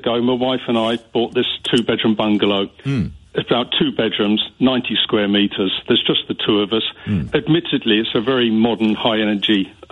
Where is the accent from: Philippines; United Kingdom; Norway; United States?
United Kingdom; now in Germany; Well, I say we, I'm still a Brit.